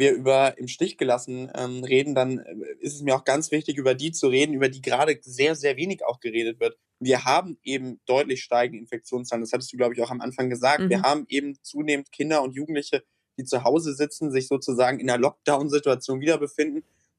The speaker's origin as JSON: {"language": "German", "region": "North Rhine-Westphalia", "country": "Germany", "said": "In meinem Heimatland Nordrhein-Westfalen ist die Maskenpflicht ausgesetzt worden."}